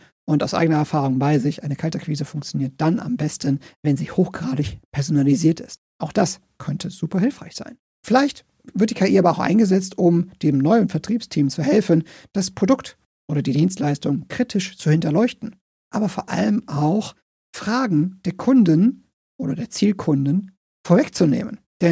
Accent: Cologne, North Rhine-Westphalia, Germany; Ich komme aus Köln

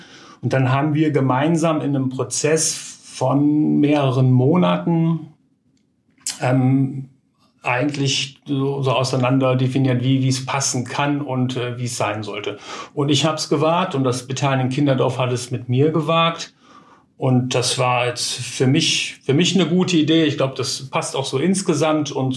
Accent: Brüggen, North Rhine-Westphalia, Germany; ich komme aus Brüggen ursprünglich.

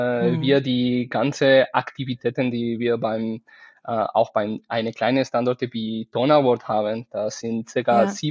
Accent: Alicante, Valencian Community, Spain; German is a second language; now in Augsburg, Germany; ich komme aus Spanien, aus Alicante. Das ist Südost von Spanien und ich bin 34 Jahre alt.

